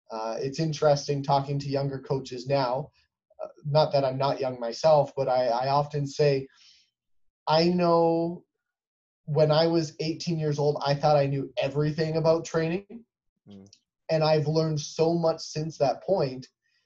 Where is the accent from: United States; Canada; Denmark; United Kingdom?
Canada; Windsor, Ontario; So I'm from Windsor, Ontario, Canada.